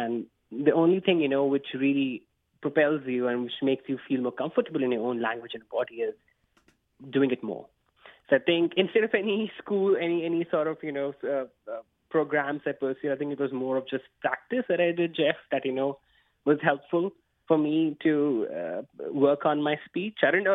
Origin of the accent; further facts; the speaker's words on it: India; growing up in India, I always found writing as a form of great expression for me.